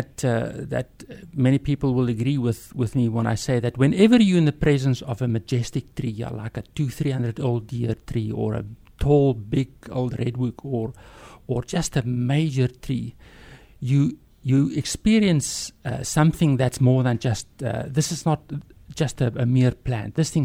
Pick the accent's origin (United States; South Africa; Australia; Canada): South Africa; moved away; I'm born and bred in South Africa. We moved here as a family in about 12 years ago.